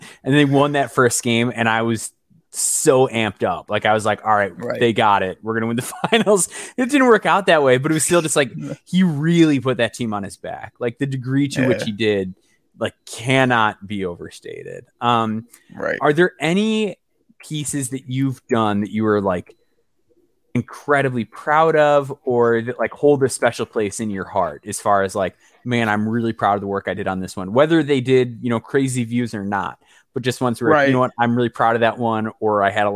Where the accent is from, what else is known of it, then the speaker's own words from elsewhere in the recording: Chicago, Illinois, United States; So I grew up in the Chicagoland area.